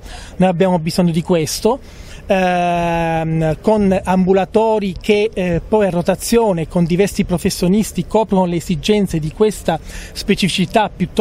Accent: Calabria, Italy; io vengo dalla Calabria

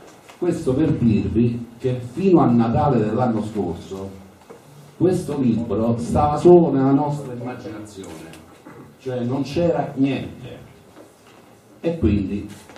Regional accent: Falconara Albanese, Calabria, Italy; born there; Io sono nato a Falconara Albanese, quindi anche se poi, diciamo, la mia base operativa è ad Amantea

